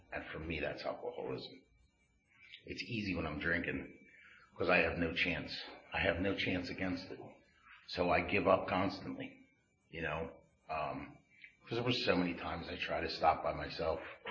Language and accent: English; Doylestown, Pennsylvania, United States; I grew up in Doylestown. We lived outside Doylestown in Plumsteadville.